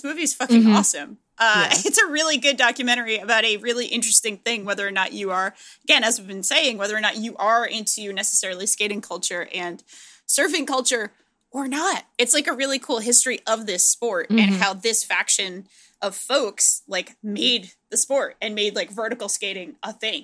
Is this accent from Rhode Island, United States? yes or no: yes; Providence, Rhode Island, United States; Like where I grew up in Providence, Rhode Island, which is like a very small city, but it's at least a city.